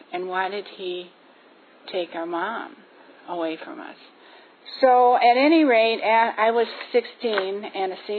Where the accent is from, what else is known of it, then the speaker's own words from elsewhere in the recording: Michigan, United States; born there; accent: Midwestern; I was born in Michigan. You probably hear that, and I apologize for that. But I don't hear it. My kids say that they can hear the Midwestern twang.